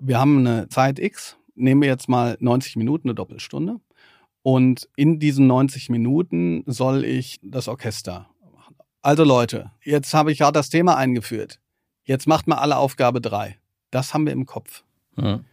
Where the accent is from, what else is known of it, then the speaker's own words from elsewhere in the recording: Herdecke, North Rhine-Westphalia, Germany; born there; Ich bin in Herdecke geboren im Krankenhaus